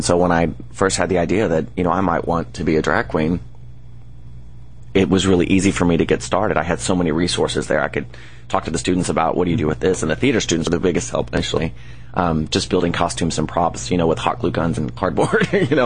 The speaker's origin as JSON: {"language": "English", "town": "Arlington", "region": "Texas", "country": "United States", "tie": "born or raised there", "said": "here I grew up in Arlington, my family, Fort Worth, and so, you know, Dallas was the devil."}